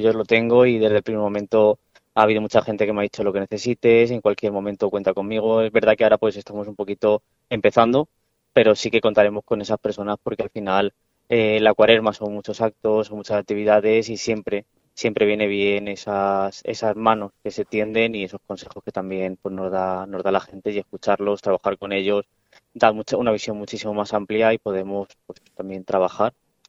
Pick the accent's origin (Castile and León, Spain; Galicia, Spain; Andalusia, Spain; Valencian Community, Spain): Valencian Community, Spain; Aspe; sobre todo por el amor a mi pueblo, que es Aspe